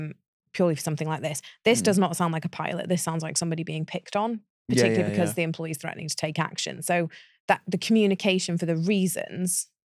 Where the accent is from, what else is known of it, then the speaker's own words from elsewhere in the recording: United Kingdom; because we're British, we drink so much tea.